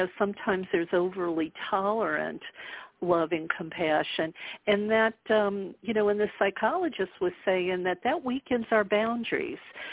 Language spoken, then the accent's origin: English; the South, United States; look, I grew up in the South.